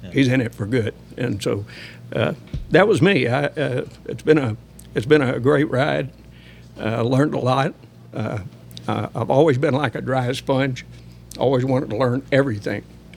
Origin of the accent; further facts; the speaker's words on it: Texas, United States; And I said, pardon me, the minute I open my mouth, they're going to know I'm from Texas.